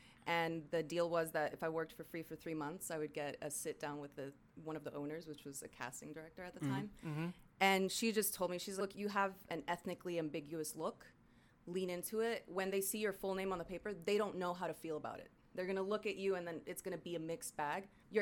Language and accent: English; Cali, Valle del Cauca, Colombia; I grew up in a lot of places. Like I was raised in Colombia, South America, in Cali.